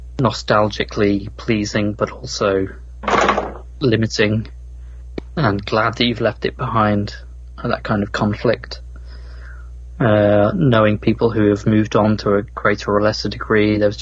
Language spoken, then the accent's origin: English; United Kingdom; there's been plenty of reason to not be proud of being British, and I do not want to come across as a jingoistic kind of person, but this is the kind of Britain that I cleave to.